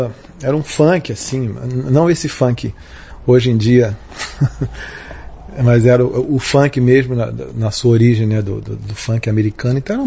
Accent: Rio de Janeiro, Brazil; Eu fui criado no Alto da Boa Vista, na Tijuca primeiro, e depois eu fui morar no Alto da Boa Vista.

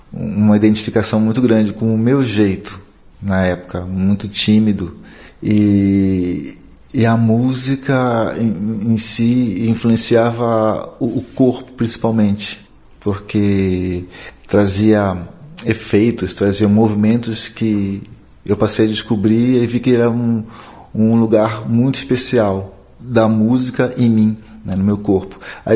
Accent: Pará, Brazil; primeira canção que eu fiz como um ritmo paraense, com uma sonoridade de lá, com uma homenagem à minha terra, né?

